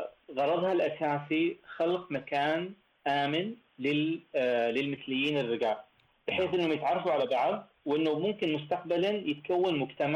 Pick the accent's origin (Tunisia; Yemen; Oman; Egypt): Oman; وعندنا في عمان بشكل عام